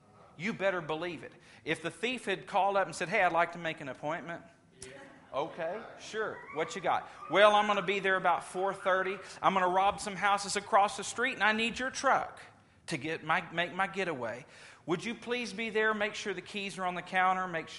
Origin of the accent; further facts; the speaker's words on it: Louisiana, United States; I grew up in Louisiana. Hurricanes. We had hurricanes. We had Aladdin hurricane lamps. I learned how to trim lamps.